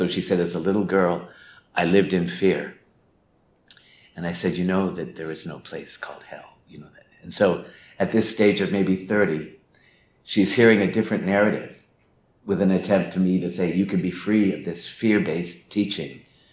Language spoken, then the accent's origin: English; Alabama, United States; They came from North Dakota with their children. They came from Idaho with their children. And then I came from Alabama.